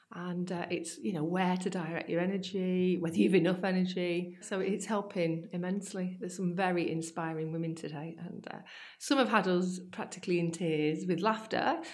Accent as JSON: {"language": "English", "town": "Warrington", "region": "North West England", "country": "United Kingdom", "tie": "born or raised there", "said": "I'm from Warrington, born and bred."}